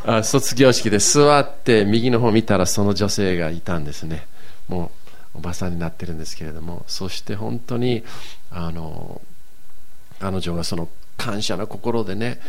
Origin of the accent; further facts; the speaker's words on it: Yokohama, Kanagawa, Japan; also born or lived in Hokkaido; 私が横浜育ちで、そして高校の時に、ちょっと不良みたいなもので、オートバイ乗って